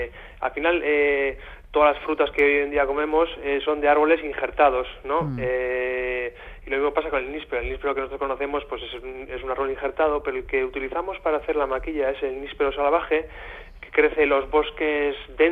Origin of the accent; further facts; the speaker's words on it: Irun, Basque Country, Spain; nosotros somos de Irún y estamos en contacto con Iparralde